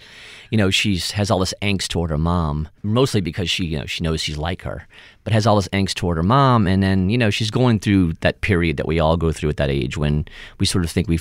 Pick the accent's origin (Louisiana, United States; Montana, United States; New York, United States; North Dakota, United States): Louisiana, United States; New Orleans; that's because I grew up in New Orleans on a porch, you know, talking to people.